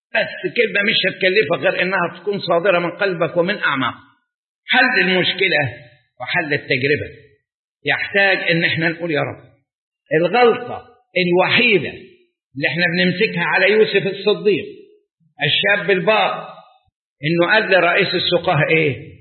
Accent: Egypt; عندنا في مصر أكبر مشكلة الشقة.

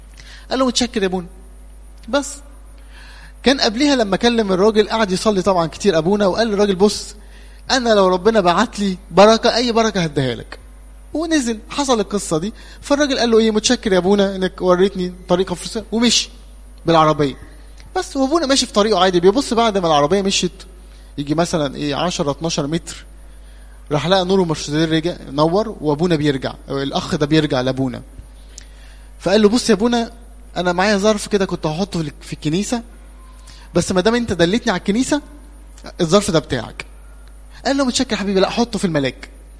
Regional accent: Cairo, Cairo Governorate, Egypt; أنا من القاهرة بس مرسوم في الزقازيق يعني.

